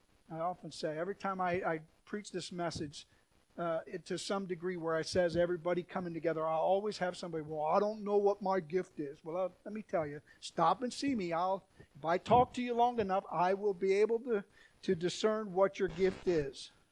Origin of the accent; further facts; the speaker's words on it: Milwaukee, Wisconsin, United States; It used to be when I grew up in Milwaukee